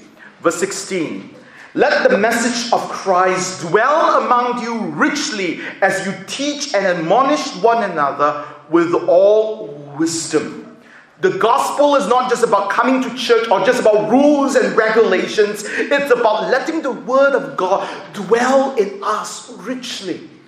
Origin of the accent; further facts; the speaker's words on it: Singapore; I grew up in Singapore. In Singapore, we have to learn two languages, English and another language of your choice. Being ethnically Chinese, I studied Chinese.